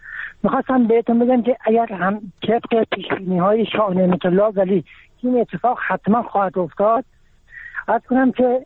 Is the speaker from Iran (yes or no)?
yes; Iran; ما هم ایرانی هستیم